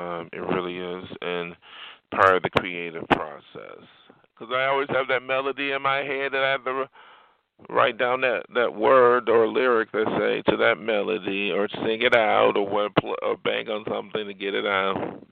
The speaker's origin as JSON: {"language": "English", "region": "New York", "country": "United States", "said": "I'm not from New York City. I'm actually from the state of New York, but that's where I'm from."}